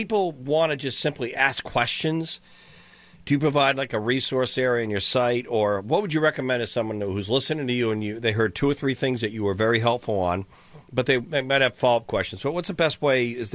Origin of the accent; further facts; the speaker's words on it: New England, United States; when growing up in New England, and you mentioned how much, your east part of the country